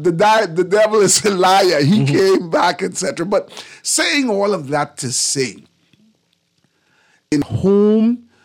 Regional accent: Bahamas; so she asked me, where are you from? I said, the Bahamas.

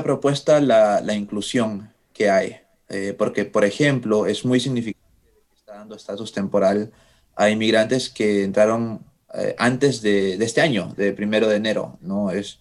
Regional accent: Peru; Yo soy peruano. Yo tendría que, si hago este proceso, tendría que irme a Lima para la entrevista.

